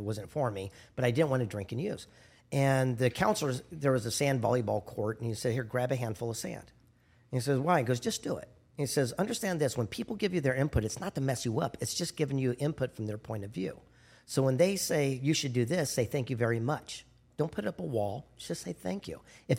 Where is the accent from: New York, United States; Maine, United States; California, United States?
California, United States; Del Mar; also born or lived in Los Angeles; L.A., but I lived in Del Mar my whole life. Yeah, okay. Del Mar, La Jolla, you know, the Casa.